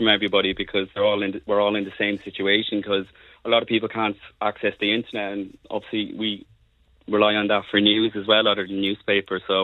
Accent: Portarlington, County Laois, Ireland; now in Spain; I'm from Port Arlington, actually, yeah.

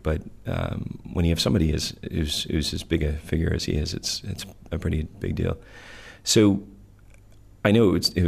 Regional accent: Kentucky, United States; And so I would say I grew up in Kentucky in an Irish home.

